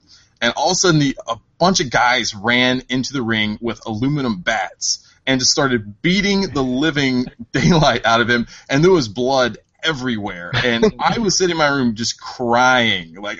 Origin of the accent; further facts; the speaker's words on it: Texas, United States; So I grew up down in Texas, back in the early 80s